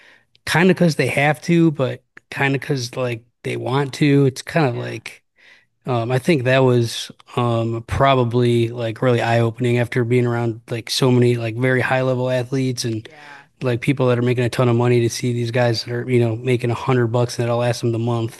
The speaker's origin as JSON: {"language": "English", "town": "Cleveland", "region": "Ohio", "country": "United States", "moved": "yes", "lives_now": "Las Vegas, United States", "said": "And I'm from Cleveland originally, and I was living in Las Vegas where I live now. And I was gonna go back home."}